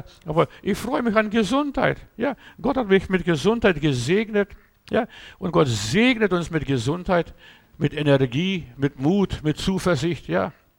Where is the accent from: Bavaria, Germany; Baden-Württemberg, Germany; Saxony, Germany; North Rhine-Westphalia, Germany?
Baden-Württemberg, Germany; Stuttgart; Wir haben bei uns in Stuttgart jemand gehabt von der Paulskirche in Frankfurt am Main